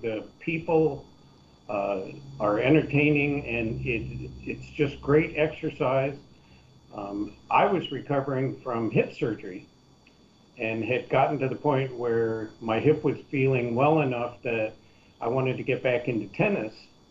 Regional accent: Colorado, United States; moved away as an adult; now in Saipan; I grew up and lived in Colorado most of my life.

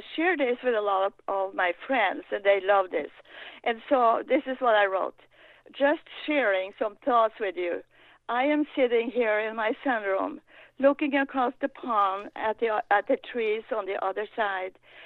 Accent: Norway; I was born and raised in Norway, and every summer I spent the summer at my parents' cabin, not too far from the North Sea

